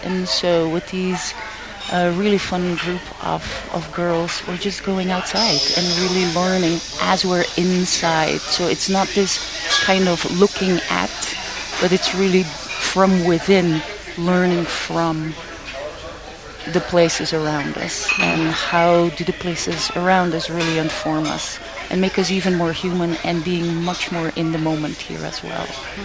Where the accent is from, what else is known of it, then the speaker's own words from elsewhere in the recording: Flanders, Belgium; accent: Flemish; English is a second language; I'm from Belgium, so you hear a Flemish accent.